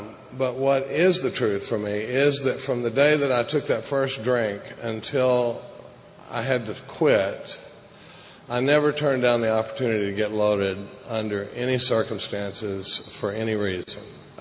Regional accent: Dallas, Texas, United States; My story, I grew up in Dallas, Texas. I grew up in a pretty normal family.

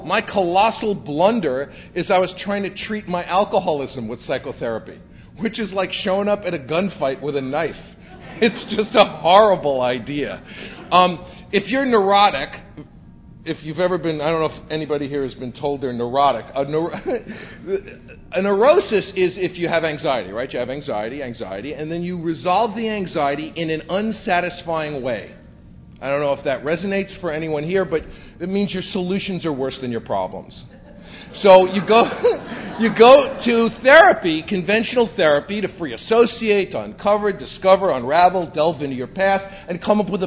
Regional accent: New York City, New York, United States; born or raised there

